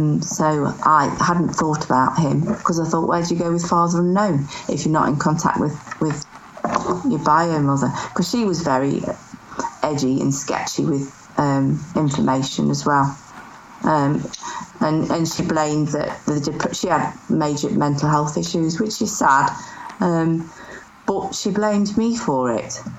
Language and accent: English; Leeds, Yorkshire and the Humber, United Kingdom; born there; I was born in Leeds. I was born in Leeds. I didn't know.